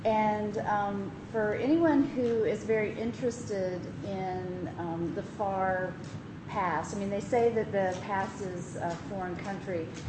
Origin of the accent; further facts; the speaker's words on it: St. Louis, Missouri, United States; and I'm from St. Louis, and I have a small press